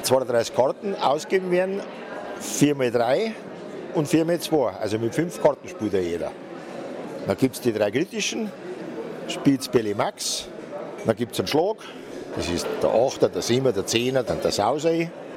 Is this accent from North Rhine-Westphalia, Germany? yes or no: no; Bavaria, Germany; Bei uns in Bayern sind es 2 Tische, ja.